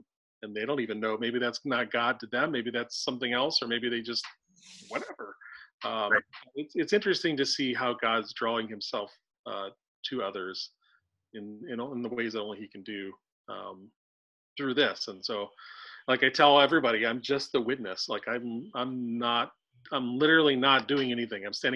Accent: United States; particularly as an American who, you know, we love self-reliance and we love the idea that, hey, I earned everything.

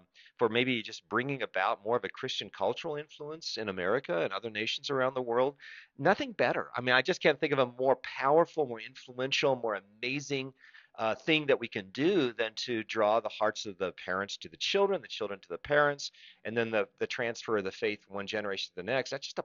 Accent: Japan; I was raised in the mission field. Because I was a missionary kid, you know. And so I'm very cross-cultural. I grew up in Japan, and I have a lot of Japanese friends.

